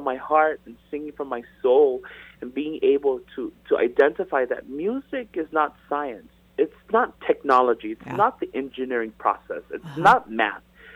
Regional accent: Hawaii, United States; I know that being born and raised in the Pu'uvai, the heart and pico of the world in the Pacific Ocean, has given us to be thoughtful, diverse

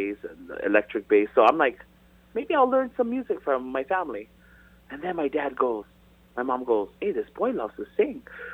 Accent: Hawaii, United States; I know that being born and raised in the Pu'uvai, the heart and pico of the world in the Pacific Ocean, has given us to be thoughtful, diverse

